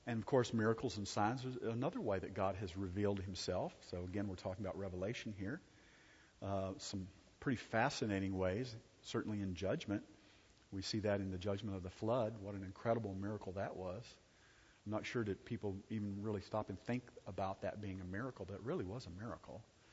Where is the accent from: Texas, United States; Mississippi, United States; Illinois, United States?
Texas, United States